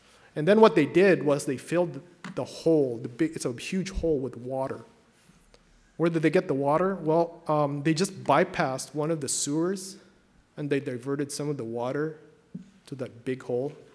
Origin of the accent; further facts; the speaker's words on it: Philippines; Well, I was growing up in the Philippines.